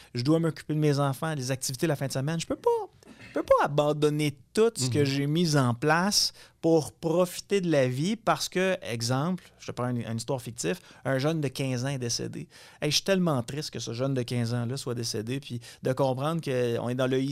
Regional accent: Quebec City, Quebec, Canada; en tant que citoyen de la Ville de Québec, en tant que Canadien.

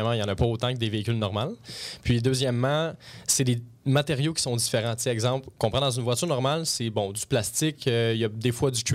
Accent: Blainville, Quebec, Canada; moi je suis de Blainville, la rive nord de Montréal.

